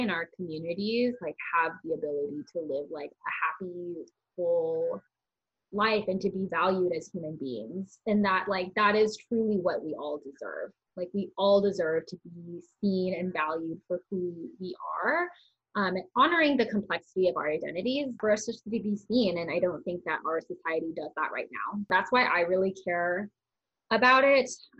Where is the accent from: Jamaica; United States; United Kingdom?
United States; Palo Alto, California; So I identify as Asian American, specifically Taiwanese American, and I grew up in Palo Alto, which is a very white, very affluent city.